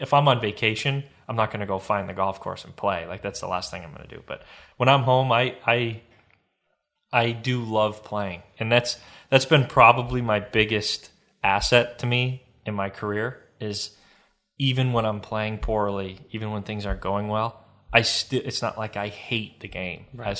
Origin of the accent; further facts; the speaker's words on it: Vermont, United States; So I grew up in Vermont originally.